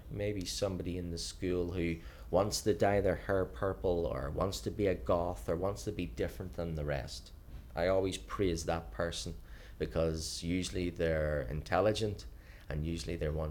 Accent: Belfast, Northern Ireland, United Kingdom; also born or lived in Lisburn; Yes, I was born originally in Lisburn, which is only about 10 miles out of Belfast, but I when I finished my PhD and I worked as a postdoc in England, I returned to Belfast on the 1st of October 1998.

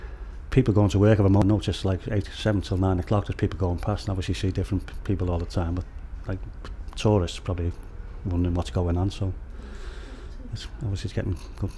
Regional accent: Liverpool, North West England, United Kingdom; born there; I was born in Liverpool by the airport in Garston, but I've lived in Warrington now for 35 years. But it's only 11 miles away from where I was born, so yeah. I haven't changed my accent or anything like that.

